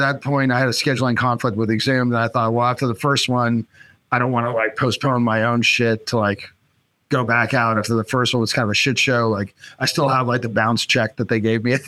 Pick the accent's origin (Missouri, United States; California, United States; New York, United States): California, United States; the main thing I always knew about … growing up in the Bay Area